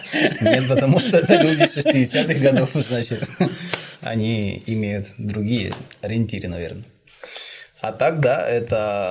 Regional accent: Colombia; я из Колумбии, без наркотиков. Я спрашиваю, как только Колумбия, сразу наркотики, я без наркотиков приехал.

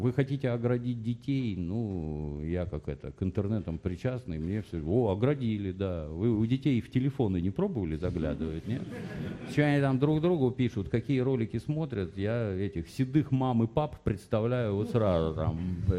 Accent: Ukraine; born there; я же родился на Украине в военном городке

